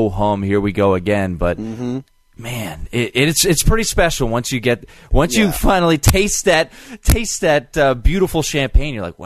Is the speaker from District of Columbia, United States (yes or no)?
yes; Washington, District of Columbia, United States; But the Caps are, you know, right there, and they're still from my hometown.